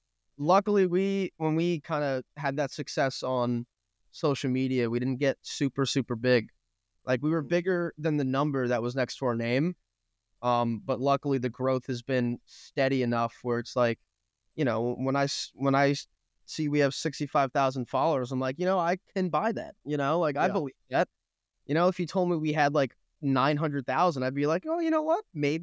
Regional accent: New Jersey, United States; I'm from New Jersey.

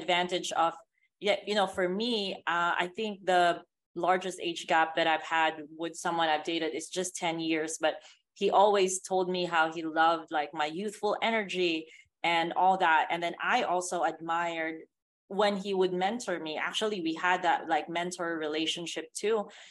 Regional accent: Philippines; now in United States; Because growing up in the Philippines

